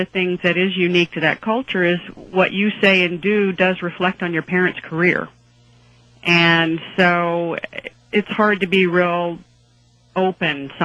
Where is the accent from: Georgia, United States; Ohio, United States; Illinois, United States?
Georgia, United States; Fort Benning; born there; moved away; I was born in Fort Benning, Georgia, and left for 17 years and came back.